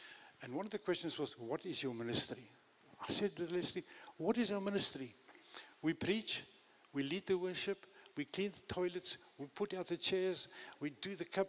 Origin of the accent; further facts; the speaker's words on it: Eswatini; I grew up in Swaziland.